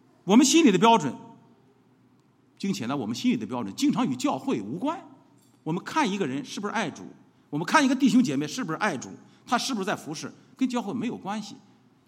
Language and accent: Chinese; Shandong, China; born there; 我出生于山东，到他的邻居上学